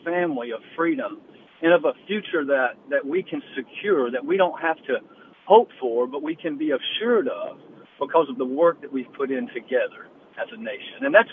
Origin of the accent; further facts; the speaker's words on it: Nashville, Tennessee, United States; also born or lived in Lebanon / Murfreesboro; And born and raised in Donelson, and I'm a Nashvilleian, obviously. But I've lived in Lebanon. We lived in Murfreesboro for about a decade.